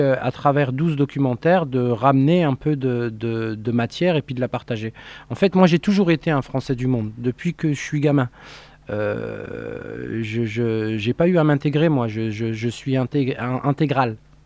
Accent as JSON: {"language": "French", "town": "Belfort", "region": "Bourgogne-Franche-Comté", "country": "France", "tie": "born or raised there", "also_born_or_lived": "Montbéliard", "said": "Je suis né à Montbéliard, moi. Je suis un enfant qui suis né ici. J'ai grandi dans un quartier qui s'appelle Les Résidences, à Belfort."}